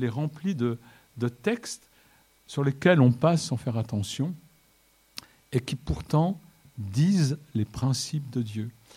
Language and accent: French; Marseille, Provence-Alpes-Côte d'Azur, France; born there; Moi, je suis né en France. Enfin, presque, je suis né à Marseille. C'est presque la France.